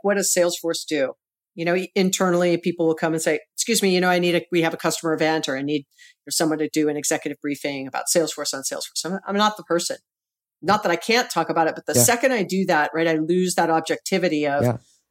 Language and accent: English; Hawaii, United States; we're both born and raised in Hawaii. And so, you know, in Hawaii, it's all about what high school did you go to, right?